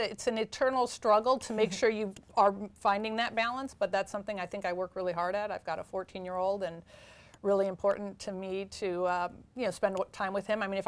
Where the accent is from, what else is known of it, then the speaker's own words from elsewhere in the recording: Brookfield, Wisconsin, United States; Well, I grew up in Brookfield, Wisconsin.